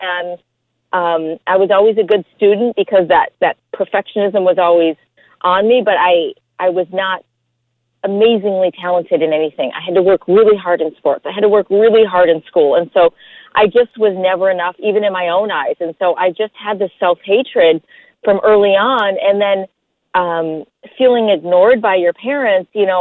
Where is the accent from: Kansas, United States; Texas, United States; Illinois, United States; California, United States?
Illinois, United States; athlete growing up in the cornfields of a small town outside of Chicago. So acting wasn't cool back where I was raised in Chicago.